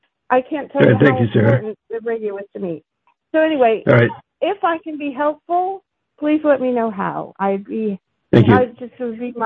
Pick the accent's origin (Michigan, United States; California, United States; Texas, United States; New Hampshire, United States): New Hampshire, United States; I grew up in New Hampshire where there was no radio at all, really, except for local top 40 stations.